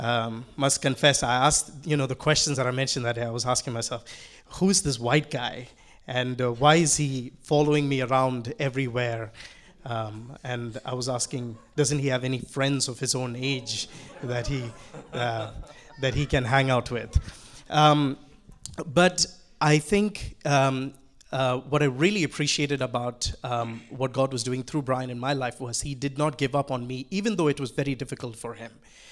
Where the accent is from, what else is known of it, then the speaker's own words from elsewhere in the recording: Abu Dhabi, United Arab Emirates; I was born in Abu Dhabi, which is the capital of the country that we're living in right now, called United Arab Emirates. I've lived there my whole life. My family is very religious, and they come from a conservative, really conservative background.